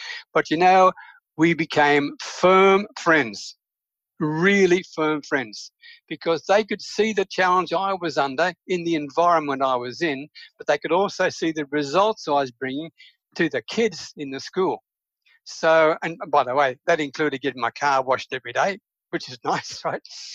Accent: Sydney, New South Wales, Australia; I'm from Australia, and in particular from Sydney and New South Wales

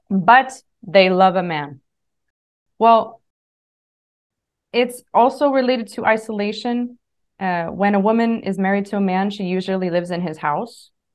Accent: United States; I come from a culture where it's not so common. I come from the United States

